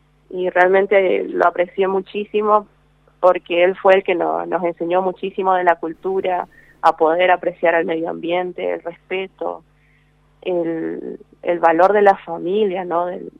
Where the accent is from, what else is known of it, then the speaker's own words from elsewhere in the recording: Puerto Tirol, Chaco, Argentina; also born or lived in Venezuela; Nací en Venezuela, pero a la edad de 4 años ya decidimos volver a Argentina porque, bueno, mi papá es argentino, es salteño y bueno, decidimos regresar, pero en esta ocasión fue a Puerto Tirol, Chaco